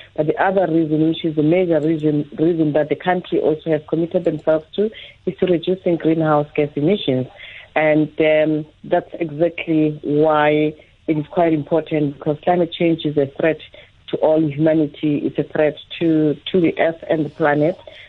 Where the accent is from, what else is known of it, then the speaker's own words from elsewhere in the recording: Soweto, Gauteng, South Africa; Yes, I grew up in Soweto, and I became a social justice activist.